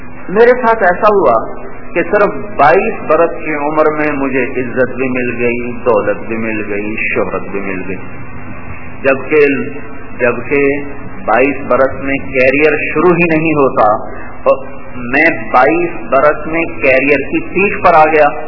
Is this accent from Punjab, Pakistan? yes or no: yes; Khanewal, Punjab, Pakistan; تو خانے وال میرا ہوم ڈسٹرکٹ ہے، کریم میرا گاؤں ہے